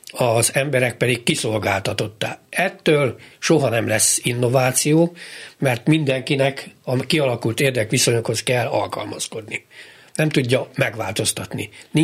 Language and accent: Hungarian; Viharsarok, Hungary; A viharsarokban, ahonnan jöttem